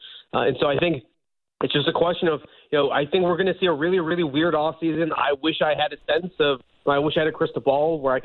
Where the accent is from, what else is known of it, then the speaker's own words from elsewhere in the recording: Boston, Massachusetts, United States; now in New York, United States; as someone who lives in New York and I grew up in Boston, so I'm very familiar with incredibly passionate, you know, do or die kind of fan bases.